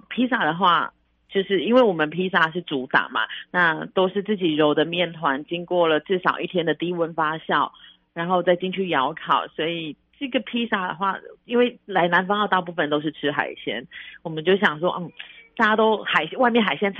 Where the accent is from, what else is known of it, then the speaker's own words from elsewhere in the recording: Yilan County, Taiwan; 鸭嗓就是我们宜兰人